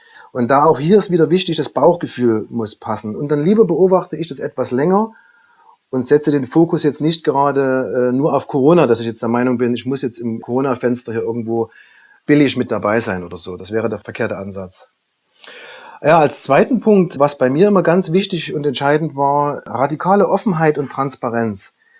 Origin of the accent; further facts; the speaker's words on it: Saxony, Germany; Gerade für mich als Sachse war es am Anfang nicht ganz einfach einzuschätzen